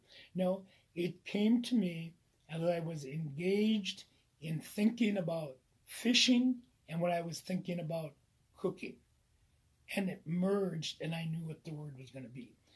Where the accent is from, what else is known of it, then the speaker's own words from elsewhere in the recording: Mattawa, Washington, United States; I grew up outside of Mattawa near Park Lake, and on the property that my parents owned, there was like a pothole, what we call a pothole.